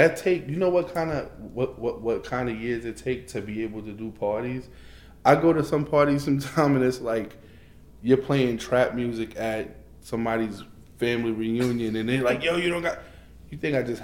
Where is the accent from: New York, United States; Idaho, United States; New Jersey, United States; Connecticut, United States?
New York, United States; Bronx; growing up in the Bronx compared to here, we don't listen